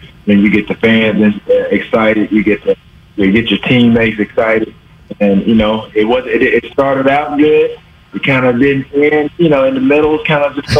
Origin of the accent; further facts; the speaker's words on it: the South, United States; look, man, I'm from the South. We didn't grow up drinking wine.